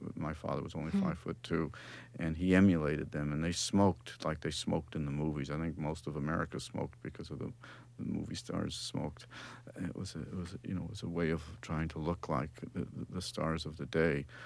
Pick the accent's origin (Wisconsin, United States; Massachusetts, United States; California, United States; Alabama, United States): California, United States; Los Angeles; And I grew up in Los Angeles, studying a lot every day, and winding up enrolled at the Los Angeles Conservatory of Music